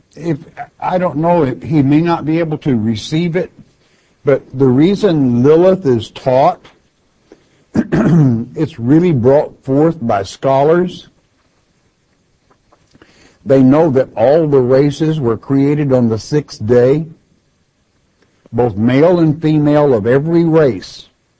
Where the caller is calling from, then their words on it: Oklahoma, United States; from Oklahoma.